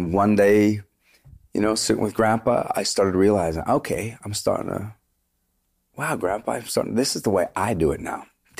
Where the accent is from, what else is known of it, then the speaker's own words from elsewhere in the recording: Vancouver, British Columbia, Canada; We're from Vancouver. We didn't even know anybody.